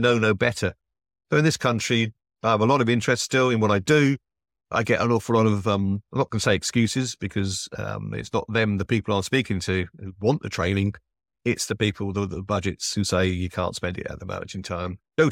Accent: England, United Kingdom; accent: English; apparently you do really like the English voice. My accent apparently is a major plus point.

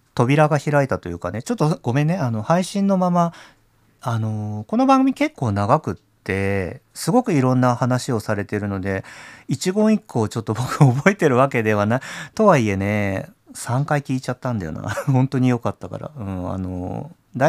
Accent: Osaka, Japan; born there; 僕も大阪生まれだから関西弁大好きなんですけど、

